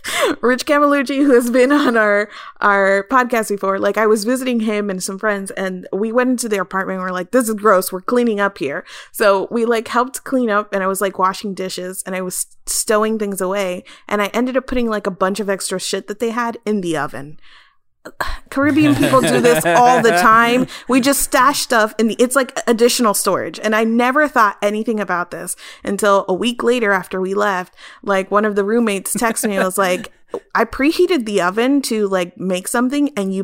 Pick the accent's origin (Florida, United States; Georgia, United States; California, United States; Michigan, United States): Florida, United States; So I am a first-generation American. My parents are both Dominican. So I grew up in South Florida in a relatively, like, diverse and, like, populous area.